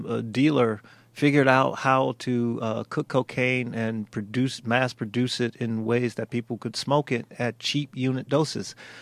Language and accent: English; Miami, Florida, United States; Yeah, yeah. I'm from Miami, so.